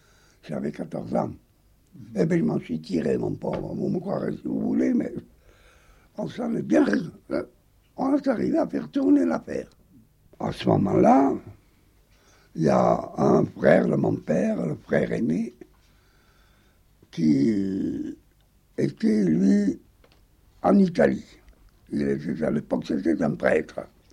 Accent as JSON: {"language": "French", "town": "Sarlat", "region": "Nouvelle-Aquitaine", "country": "France", "tie": "born or raised there", "said": "j'ai été élevé à Sarlat. Toute ma jeunesse s'est déroulée dans la ville natale d'Étienne La Boétie."}